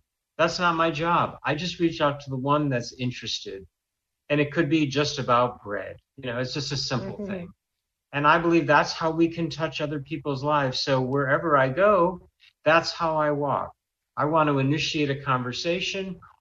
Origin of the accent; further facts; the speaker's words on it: Israel; she just lit up when I told her I was from Israel.